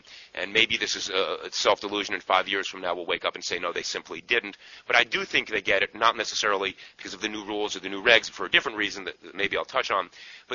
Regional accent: Bronx, New York, United States; And I grew up in the Bronx, I can say this.

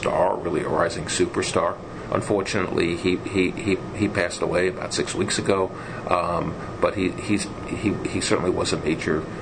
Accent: New York City, New York, United States; I grew up in Brooklyn

